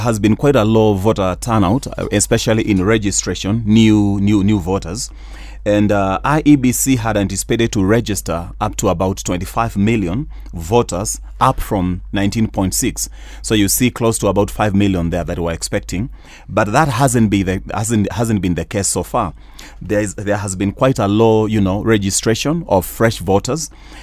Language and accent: English; Kenya; You know, when people tell you, as a Kenyan, I'm supposed to vote and express my wishes through my vote.